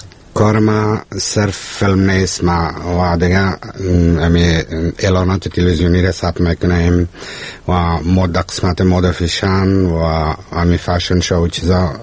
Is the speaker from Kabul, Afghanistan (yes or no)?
yes; Kabul, Afghanistan; من خودم از کابل هستم.